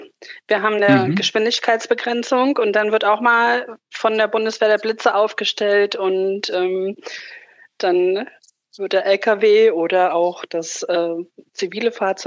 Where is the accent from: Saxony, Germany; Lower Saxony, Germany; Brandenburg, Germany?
Brandenburg, Germany; Rathenow; Also ich bin im Land Brandenburg geboren, in der tollen Stadt Rathenow, ne, Stadt der Optik.